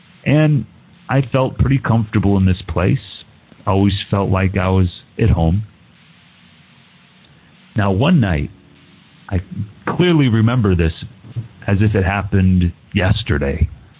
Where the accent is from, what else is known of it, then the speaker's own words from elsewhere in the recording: South Bend, Indiana, United States; I'm originally from Indiana, South Bend, Indiana.